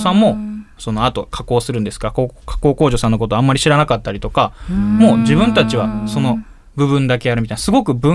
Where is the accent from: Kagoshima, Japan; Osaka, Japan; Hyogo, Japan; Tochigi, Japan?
Hyogo, Japan; 2人とも出身は兵庫県なんですけど、うんうん、僕は大学で岡山にたまたま行って、